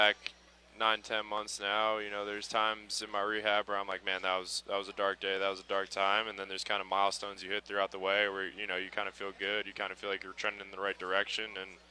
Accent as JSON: {"language": "English", "region": "New Jersey", "country": "United States", "said": "You know, I'm from Jersey as well. I'm from North Jersey."}